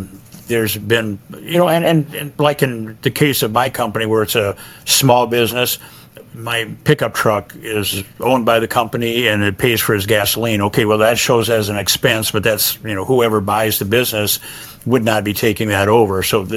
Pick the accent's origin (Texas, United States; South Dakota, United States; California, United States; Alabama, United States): South Dakota, United States; growing up in South Dakota, a very comfortable upbringing, enjoyed